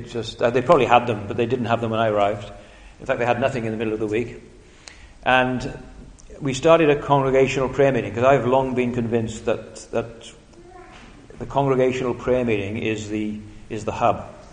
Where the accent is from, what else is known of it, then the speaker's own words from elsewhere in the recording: Wales, United Kingdom; It's, me being Welsh again, it's prayer, it's preaching, and it's people.